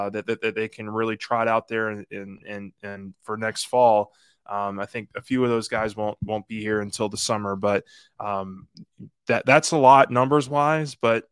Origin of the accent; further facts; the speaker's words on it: Metairie, Louisiana, United States; I know you guys are staying in Metairie, which is my hometown, my neck of the woods.